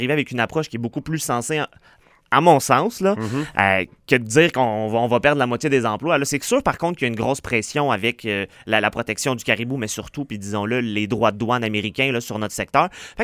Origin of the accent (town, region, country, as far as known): Quebec, Canada